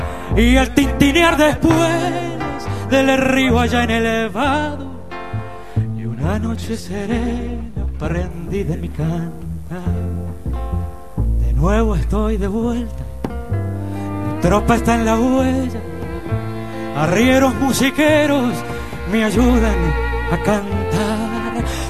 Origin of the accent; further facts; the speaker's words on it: Córdoba, Argentina; Yo soy de Córdoba, Argentina, y de Córdoba viene esta samba